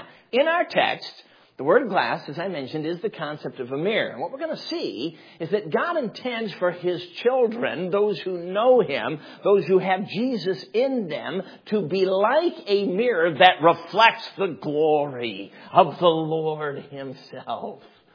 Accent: Michigan, United States; I'm from Michigan, but at least in Michigan, it's in the basement, not the main level floor.

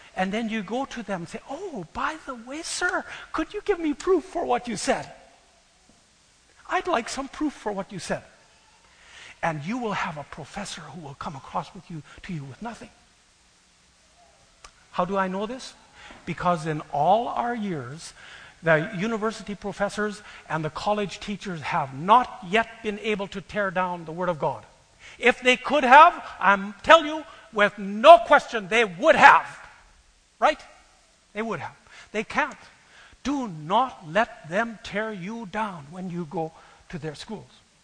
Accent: La Crete, Alberta, Canada; I grew up in La Crete. I've never heard stuff like this.

